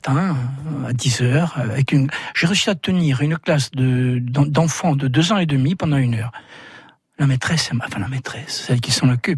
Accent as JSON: {"language": "French", "region": "Corsica", "country": "France", "first_language": "Corsican", "second_language": "French", "moved": "as an adult", "said": "On parlait corse, moi c'était ma langue maternelle, mais on ne parlait jamais de pas, on ne parlait jamais d'histoire. Je suis arrivé à 18 ans, quand j'étais à Nice, faire mes études d'histoire géo"}